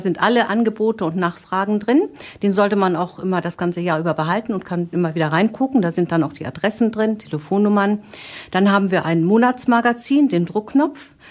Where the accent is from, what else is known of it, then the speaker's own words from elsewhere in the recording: Northern Germany, Germany; now in Westphalia, Germany; ich neu in Westfalen war. Ich komme aus Norddeutschland